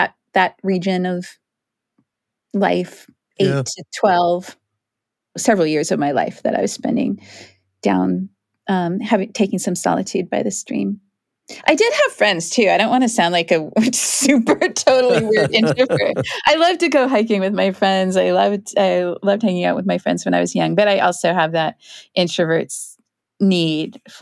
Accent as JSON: {"language": "English", "town": "Kent", "region": "Washington", "country": "United States", "tie": "born or raised there", "said": "So I grew up in Kent, which is a town outside of Seattle."}